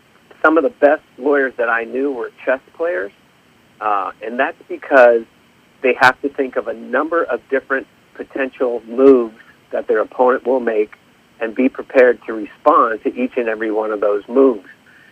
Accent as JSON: {"language": "English", "town": "Seattle", "region": "Washington", "country": "United States", "said": "because I'm a local kid, right? I'm from Seattle. Amazon's from Seattle."}